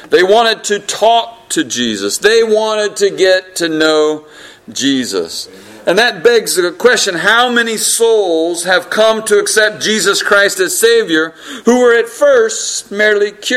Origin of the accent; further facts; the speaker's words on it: the South, United States; We're all from the South. You know what it means to pester someone.